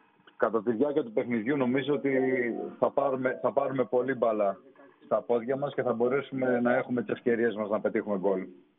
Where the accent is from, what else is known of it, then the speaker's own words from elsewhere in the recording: Greece; αλλά εμείς είμαστε Έλληνες και έχουμε δείξει ότι στο παρελθόν οι έδρες δεν μας φοβίζουν.